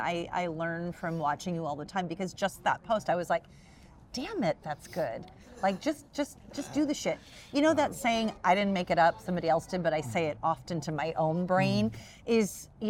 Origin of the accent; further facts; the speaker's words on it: Detroit, Michigan, United States; born there; So I am originally from like a little peanut. I was born in Detroit, Michigan.